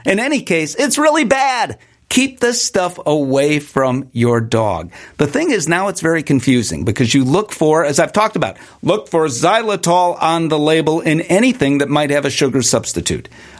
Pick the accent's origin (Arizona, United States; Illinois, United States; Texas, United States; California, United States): Illinois, United States; Chicago; You're from Denver. I'm from Chicago.